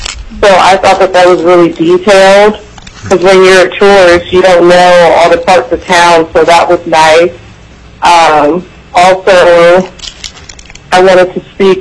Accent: Anchorage, Alaska, United States; I'm from Anchorage, Alaska

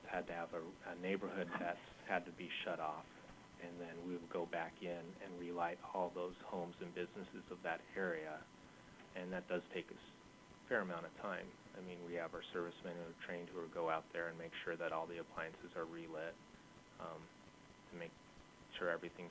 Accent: Fairbanks, Alaska, United States; I grew up in Fairbanks. I know how 50 below, I've changed many a tire at 50 below

